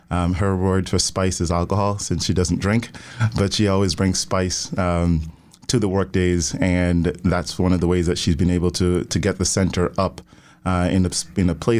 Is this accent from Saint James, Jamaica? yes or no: no; Portland Parish, Jamaica; I was born and raised in Portland, Jamaica. I lived in a district called Islington.